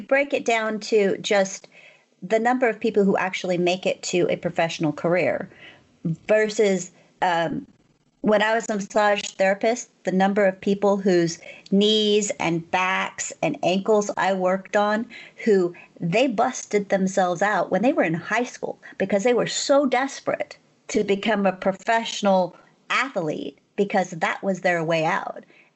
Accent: Sonora, California, United States; a great kid in my hometown of Sonora

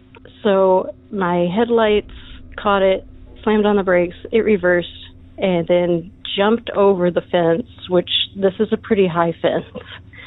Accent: Texas, United States; I'm from Texas.

